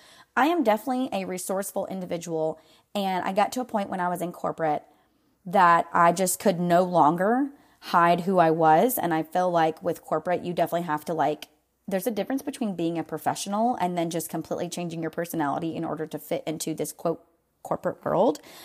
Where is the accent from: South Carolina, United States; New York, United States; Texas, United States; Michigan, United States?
South Carolina, United States; Greenville; I'm your bestie in basically just giving you my best, okay? I am from Greenville, South Carolina.